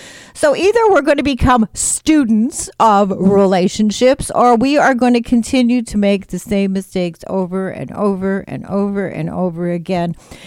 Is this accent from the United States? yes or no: no; Canada; So we Canadians